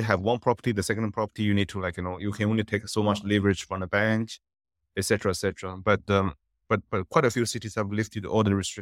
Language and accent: English; China; In my hometown, close to Shanghai, there's this huge construction industry